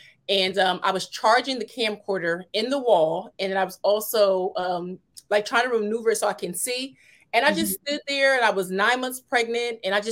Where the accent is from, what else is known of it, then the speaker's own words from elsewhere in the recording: Trenton, New Jersey, United States; Sure. So born and raised in Trenton, New Jersey. I am the oldest of two.